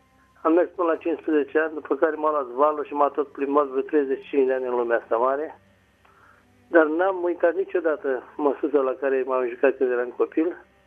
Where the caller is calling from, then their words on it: Buzău, Buzău County, Romania; din Buzău.